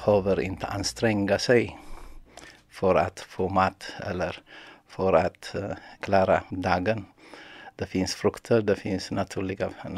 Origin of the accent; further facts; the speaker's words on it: Ethiopia; moved away as an adult; now in Sweden; Jag har bott i Sverige i 26 år nu. Och jag kom som flykting från Etiopien.